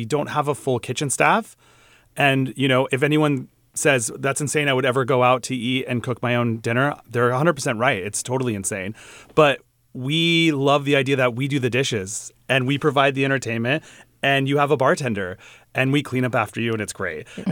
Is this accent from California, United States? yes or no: yes; San Diego, California, United States; Yeah, I grew up in San Diego, where one of the most famous versions of this exists, called the Turf Club.